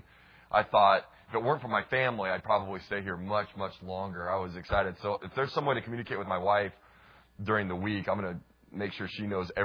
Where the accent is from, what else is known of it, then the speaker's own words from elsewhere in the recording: Colorado, United States; I grew up in Colorado. My mom and dad live there. I have a good number of relatives who live on the western side of the state.